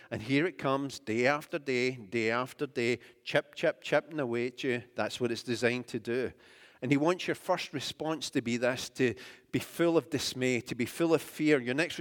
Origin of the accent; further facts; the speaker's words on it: United Kingdom; it's something to do with the congeniality and inability of being British, where we don't like to confront.